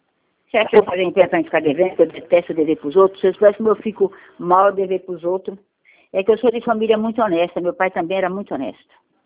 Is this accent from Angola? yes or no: no; Bahia, Brazil; Eu sou porreta mesmo, sou baiana porreta.